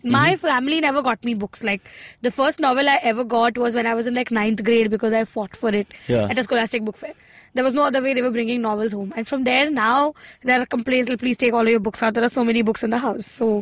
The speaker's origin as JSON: {"language": "English", "town": "Dombivli", "region": "Maharashtra", "country": "India", "said": "I'm based in Mumbai, but this place from Dombivli."}